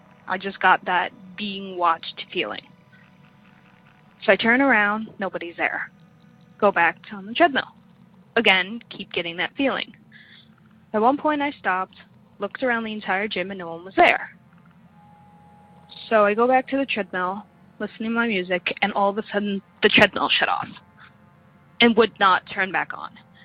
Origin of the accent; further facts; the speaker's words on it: New York City, New York, United States; I'm from New York City, and I just started listening to your show.